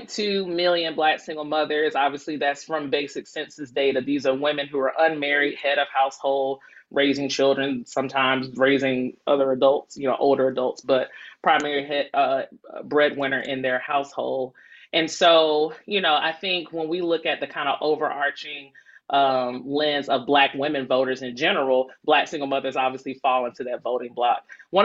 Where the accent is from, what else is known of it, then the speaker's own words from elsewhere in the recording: Decatur, Georgia, United States; I'm born and raised in Decatur and went to all black high school, elementary school, went to Spelman, turned around and went to Emory.